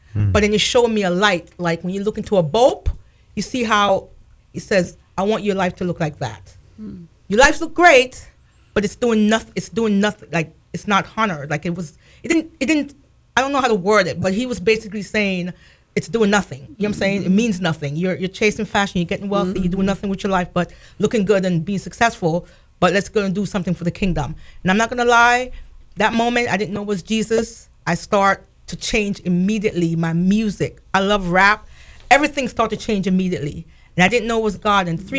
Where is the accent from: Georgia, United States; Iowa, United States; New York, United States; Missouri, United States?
New York, United States; Bronx; also born or lived in Jamaica; No, my mom sent for us in Jamaica. So we came to America and I lived in the Bronx.